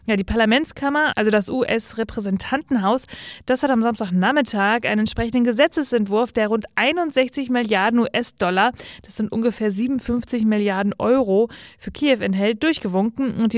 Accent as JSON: {"language": "German", "region": "North Rhine-Westphalia", "country": "Germany", "said": "in Ostwestfalen-Lippe, da komme ich ja her, meine Heimat also"}